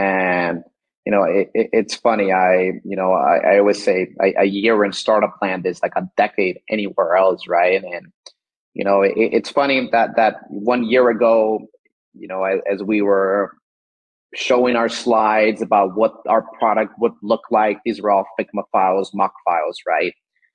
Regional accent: Miami, Florida, United States; as I never say I'm a Florida guy, I always say I'm from Miami.

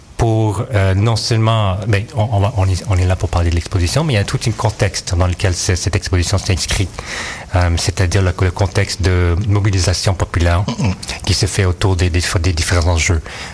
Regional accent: Vancouver, British Columbia, Canada; now in Montreal, Canada; d'origine poissonnaise, cantonaise, pourrait dire chinoise, de quatrième génération, basé à Montréal depuis 15 ans. Je suis originaire de Vancouver.

